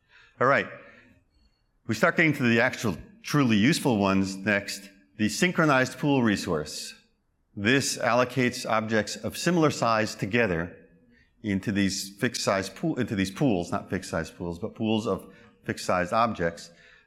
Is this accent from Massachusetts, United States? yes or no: yes; Massachusetts, United States; I'm from Massachusetts, I get to say wicked fast.